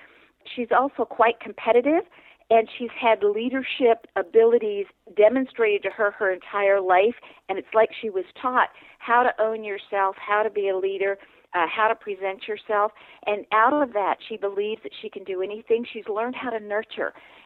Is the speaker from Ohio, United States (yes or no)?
no; Texas, United States; Good old Matthew McConaughey is from my home state, so I'm always happy to talk about somebody from Texas.